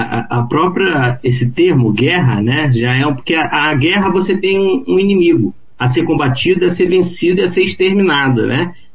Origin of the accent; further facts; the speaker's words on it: Rio de Janeiro, Brazil; Eu sou do Rio de Janeiro, então meu estado vive isso de uma forma muito infeliz, muito grave, né?